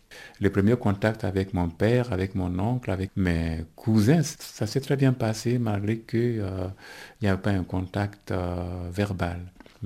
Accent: Burkina Faso; Je me sens plus adapté ici qu'au Burkina Faso, qui est quand même mon pays d'origine.

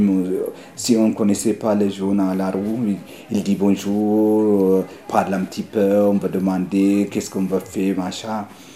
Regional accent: Ethiopia; French is a second language; now in Switzerland; Maintenant, je suis suisse, je ne peux pas voter pour l'Éthiopie parce que quand j'ai changé mon nationalité, maintenant, je n'ai pas le droit de voter en Éthiopie.

